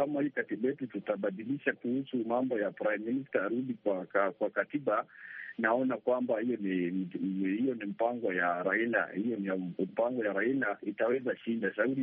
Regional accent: Kitale, Trans-Nzoia County, Kenya; natoka Kitale, Kenya.

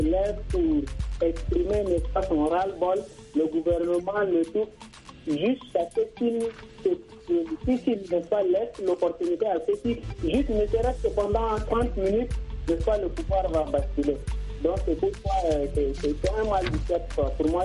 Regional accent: Chad; now in Russia; Le Tchad.

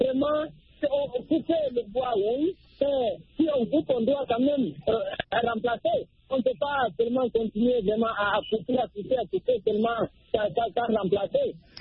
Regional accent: Guinea; si on peut prendre l'exemple de la Guinée, mon pays d'origine, la Guinée-Conakry

